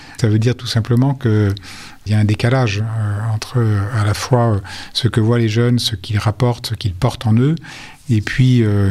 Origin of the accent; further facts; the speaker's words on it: France; comme nous le vivons chez nous en France.